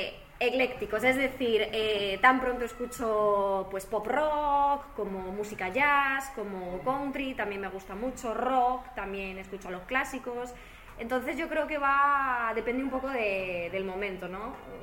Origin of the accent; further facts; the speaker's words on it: Huesca, Aragon, Spain; mi primer concierto fue en Huesca, yo soy de Huesca